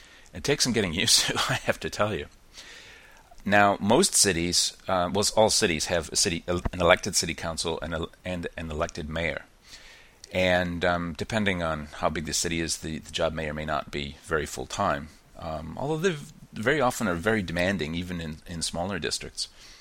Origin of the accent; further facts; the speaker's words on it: Birkenhead, Auckland, New Zealand; North Shore City called Birkenhead, and that's what they wanted to know. They didn't want to know that I was from North Shore City. They wanted to know that I was from Birkenhead.